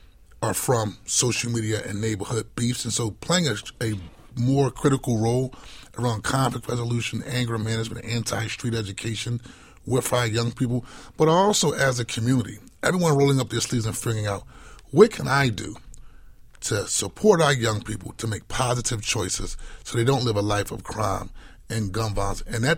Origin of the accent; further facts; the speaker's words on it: Philadelphia, Pennsylvania, United States; I'm born and raised in South Philadelphia, and I recognize that at the end of the day, there has to be a healthy balance.